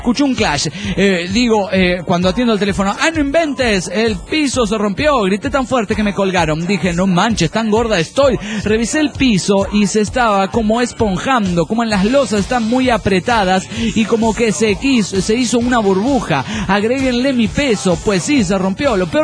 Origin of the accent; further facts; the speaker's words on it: Monterrey, Nuevo León, Mexico; Es compañero de casa en Aguascalientes, soy de Monterrey. Ya regresé a mi ciudad llena de plomo. Les cuento, estoy en Monterrey, mi ciudad natal.